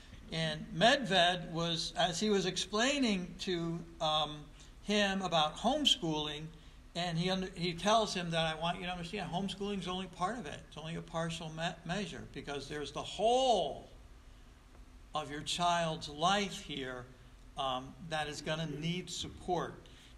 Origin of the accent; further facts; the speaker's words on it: Troy, United States; And again, I grew up in South Troy, and you know, my parents, right or wrong, they completely trusted the neighborhood to police itself.